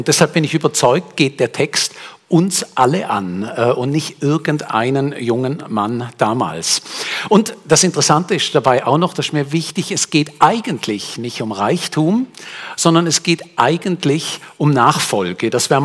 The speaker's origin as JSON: {"language": "German", "country": "Switzerland", "said": "dass unter den ersten reichsten Nationen wir als Schweizer sind"}